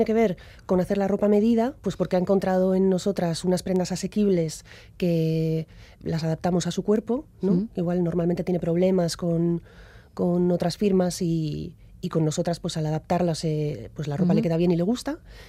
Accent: Bilbao, Basque Country, Spain; born there; nací en Bilbao. He vivido 11 años

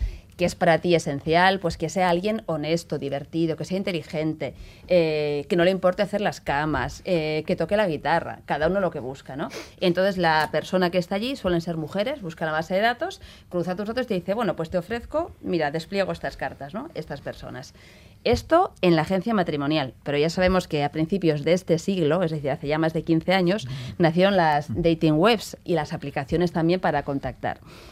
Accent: Basque Country, Spain; Qué francos somos los vascos, hasta la manera de expresarnos, qué directos.

